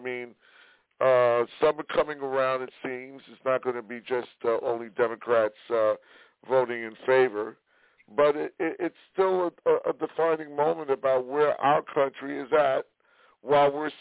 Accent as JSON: {"language": "English", "town": "Brooklyn", "region": "New York", "country": "United States", "tie": "born or raised there", "said": "in the neighborhood I grew up in Bed-Stuy"}